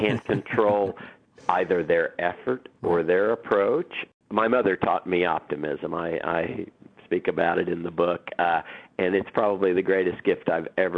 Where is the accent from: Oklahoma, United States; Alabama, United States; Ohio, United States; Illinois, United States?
Oklahoma, United States; Oklahoma City; as you mentioned, I'm from Oklahoma City.